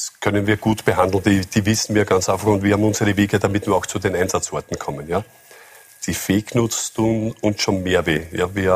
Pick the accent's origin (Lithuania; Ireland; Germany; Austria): Austria; Krems, Lower Austria; Wir haben auch in Niederösterreich speziell sehr gute Prognosemodelle. Ich komme selbst aus dem Bezirk Krems.